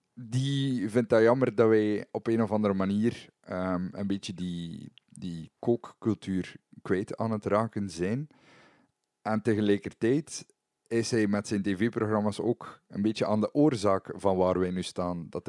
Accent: Belgium; Ja, maar ik wil maar zeggen, ook bij ons zijn er zo een aantal klassiekers die... essentieel zijn voor onze Belgische keuken.

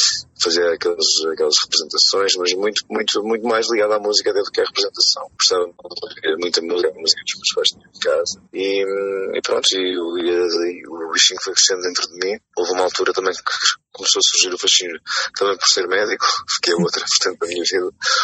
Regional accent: Lisbon, Portugal; Andava muito de skate, jogava muito à bola na rua, em Benfica, onde cresci.

